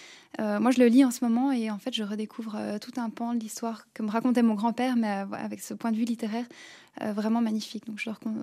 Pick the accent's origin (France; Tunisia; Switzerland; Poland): Switzerland; en tant que Suissesse